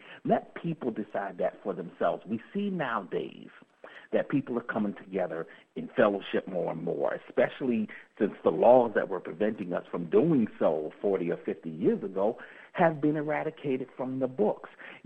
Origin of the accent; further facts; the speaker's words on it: Somerset, New Jersey, United States; I come from Somerset, New Jersey, and my lunchroom when I was in high school, I used to sit with anyone.